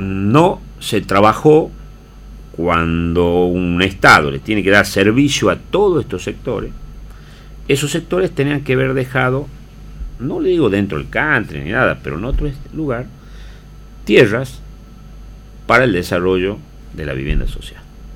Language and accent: Spanish; Aguilares, Tucumán, Argentina; yo amo mi tierra, soy un tucumano, soy un hombre de Aguilares, he nacido en un pueblo del interior.